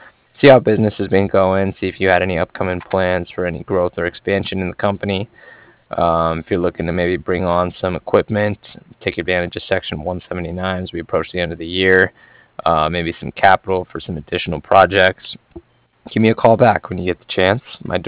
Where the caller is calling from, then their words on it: Cardiff, Wales, United Kingdom; I was just calling from Cardiff